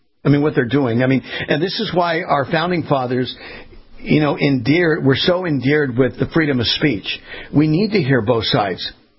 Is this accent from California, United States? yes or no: yes; California, United States; I was born and raised in California. My four sons are still there, along with my grandchildren.